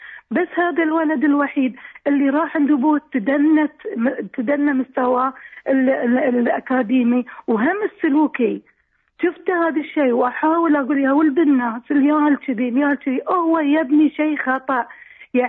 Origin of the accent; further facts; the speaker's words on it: Doha, Qatar; now in Germany; لأن أنا من الدوحة بس جاية حق علاج إن شاء الله الله يشفي عيالي. جايين ألمانيا حق العلاج.